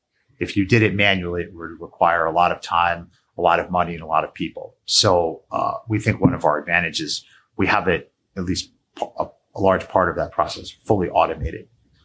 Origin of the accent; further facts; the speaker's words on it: New York, United States; I'm a New Yorker. I went to college in the Bronx, you know, so I like cities